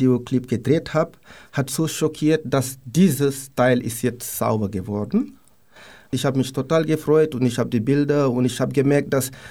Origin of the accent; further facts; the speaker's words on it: Rufisque, Dakar, Senegal; German is a second language; in Rufisque, wo ich herkomme